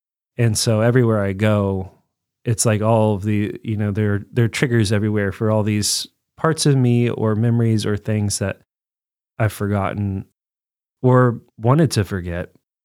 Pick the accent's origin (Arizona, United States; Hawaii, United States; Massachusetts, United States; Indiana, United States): Indiana, United States; Evansville; also born or lived in Bloomington; I grew up in Evansville, Newburgh, and I was here for 18 years. And when I turned 18, I went off to college, and then I lived in Bloomington for 18 years. And so then I moved back.